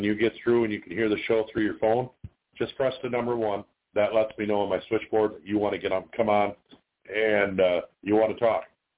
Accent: United States; I am an American that wants to tell you what's about to happen to us.

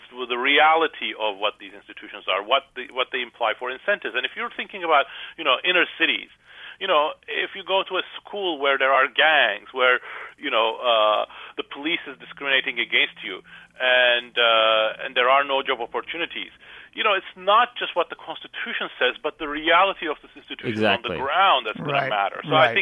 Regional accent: Turkey; I grew up in Turkey. And I grew up... when Turkey was a dictatorship

